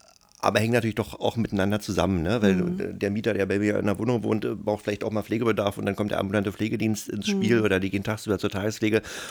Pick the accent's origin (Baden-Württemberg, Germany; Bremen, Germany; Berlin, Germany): Berlin, Germany; also born or lived in Brandenburg; Ja, ich komme eigentlich aus dem Osten von Brandenburg. Also meine Familie kommt aus Münchenberg und ich habe aber meine Kindheit in Berlin verbracht, weil meine Eltern zum Studium nach Berlin gezogen sind.